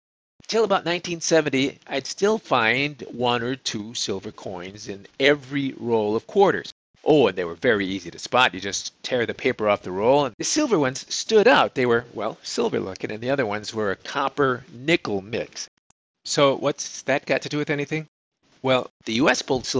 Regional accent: Chicago, Illinois, United States; When I was growing up in Chicago, we all thought of Minneapolis, which wasn't that far away, maybe a 6-7 hour drive.

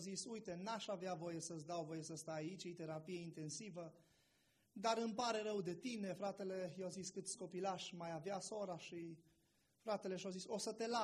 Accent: Lugoj, Timiș County, Romania; suntem din Lugoj, nu venim din Spania, noi venim din Lugoj

